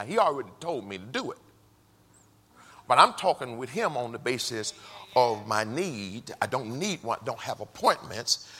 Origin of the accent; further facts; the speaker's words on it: Houston, Texas, United States; I'm from Fifth Ward.